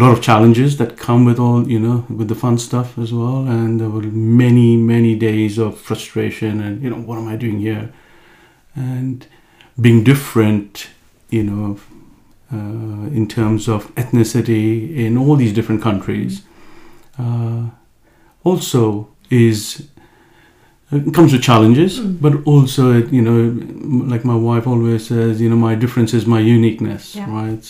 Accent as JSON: {"language": "English", "town": "Mumbai", "region": "Maharashtra", "country": "India", "tie": "born or raised there", "lives_now": "Norway", "said": "born and raised in India, in Mumbai, a crowded city, 20 million people, and now I'm here, you know, looking outside your window here in sunny Norway, population of only 500,000. But born and raised in India, and spent, you know, my teenage, you know, life."}